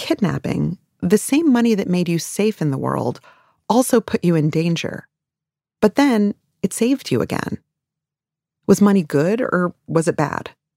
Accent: Brooklyn, New York, United States; also born or lived in Long Island; I grew up in Brooklyn, but I spent the first few years of my life on Long Island, where my father was raised.

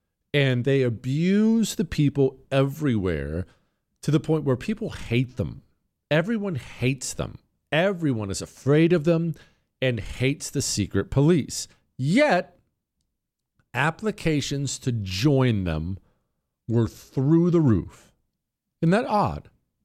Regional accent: United States; I'm an American.

